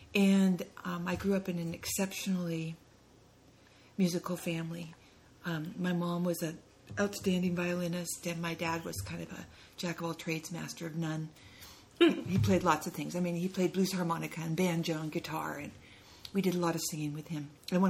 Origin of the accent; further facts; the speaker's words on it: Renton, Washington, United States; I grew up in Renton in South Seattle.